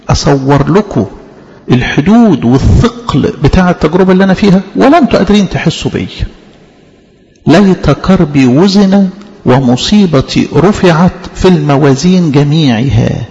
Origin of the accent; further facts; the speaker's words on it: Egypt; يعني مش بس يعني كمصريين او كشرقيين